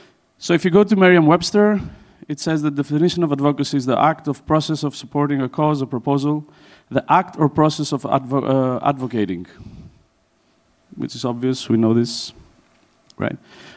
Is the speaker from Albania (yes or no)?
yes; Elbasan, Elbasan County, Albania; now in Tirana, Albania; I come from I come from Albania in a city called Elbasan, which is quite in the center of close to Tirana. It's quite a simple city, very small, and doesn't have much. And now I live in Tirana, which is the capital of Albania.